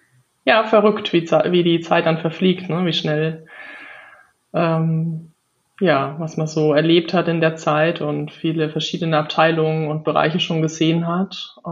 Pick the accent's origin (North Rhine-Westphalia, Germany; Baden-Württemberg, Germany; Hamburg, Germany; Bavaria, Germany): Bavaria, Germany; Ich komme aus der Nähe von Würzburg, aus einem kleinen Dorf dort, 450 Einwohner. Haben hier Haus und Hof.